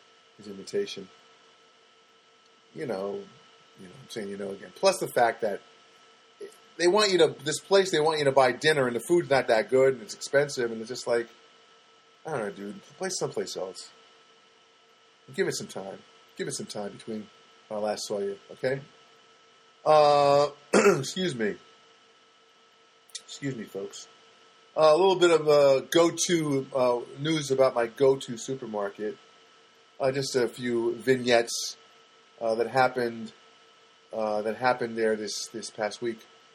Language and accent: English; United States; I'm just an American boy who wants you to learn how to speak English.